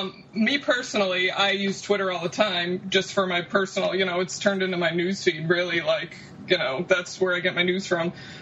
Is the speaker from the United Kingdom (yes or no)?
no; New York, United States; my hometown recently got flooded, so I'm right in the midst of it here in upstate New York